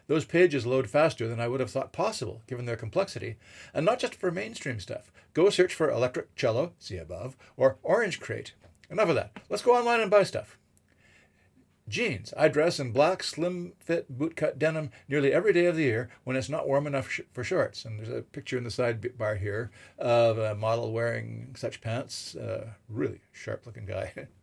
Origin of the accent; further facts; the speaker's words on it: Vancouver, British Columbia, Canada; Vancouver, my hometown, has a lot of pretty great small breweries.